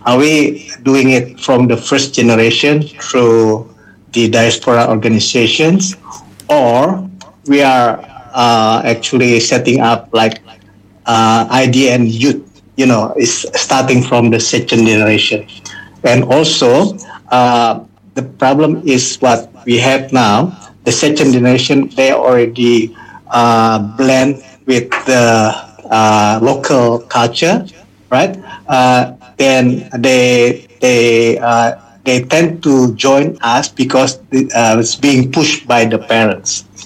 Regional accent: Melbourne, Victoria, Australia; I'm from Melbourne, Australia.

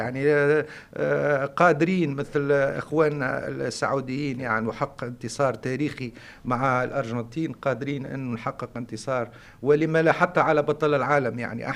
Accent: Tunisia; وبالنسبة لي أنا كتونسي لا أفاضل ما بين اللاعبين التونسيين

